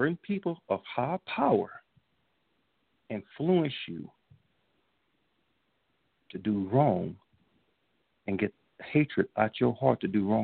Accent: Louisiana, United States; I'm from Louisiana, okay? From Louisiana.

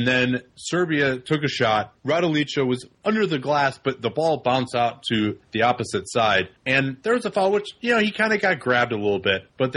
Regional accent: Evanston, Illinois, United States; I remember there's this place where I grew up in Evanston, Illinois, and my mom used to take us to this frame store called Goods

